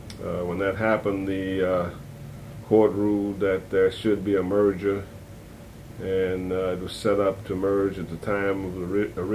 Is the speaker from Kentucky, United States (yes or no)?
yes; Louisville, Kentucky, United States; Well, I was born in Louisville. I grew up in the West End of Louisville.